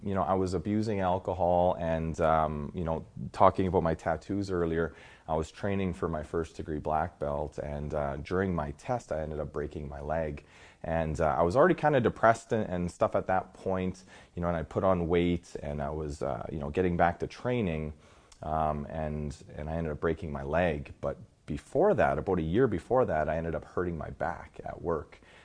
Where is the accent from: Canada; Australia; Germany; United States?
Canada; Alberta; So I'm from Alberta, Canada